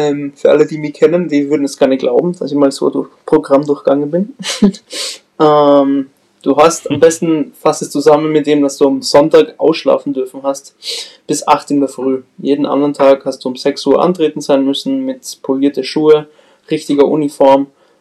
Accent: Salzburg, Austria; bin aus der Nähe Salzburg, also Salzburg-Stadt, bin 26 Jahre alt

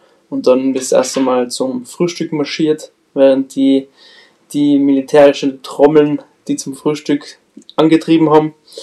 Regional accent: Salzburg, Austria; bin aus der Nähe Salzburg, also Salzburg-Stadt, bin 26 Jahre alt

